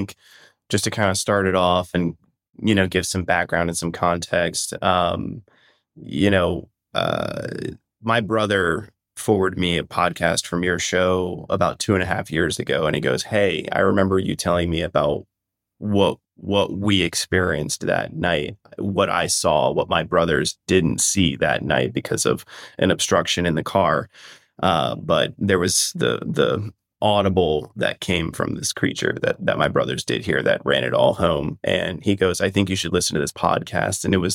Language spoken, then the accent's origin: English; Virginia, United States; also born or lived in Los Angeles / San Diego; I am originally from Virginia, but I spent the last 11 to 12 years on the West Coast from LA down to San Diego.